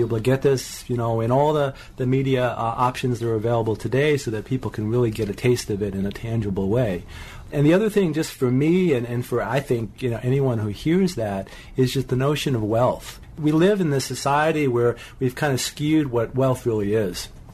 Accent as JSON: {"language": "English", "town": "Brooklyn", "region": "New York", "country": "United States", "tie": "born or raised there", "said": "I remember where I grew up in Brooklyn. I was born in public housing in Brooklyn, and you know, we had a very tight community."}